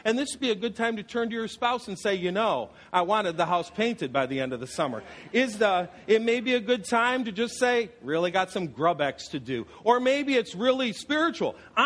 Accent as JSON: {"language": "English", "region": "New York", "country": "United States", "tie": "born or raised there", "said": "I grew up in Western New York. It wasn't a particularly mountainous place. It was hilly."}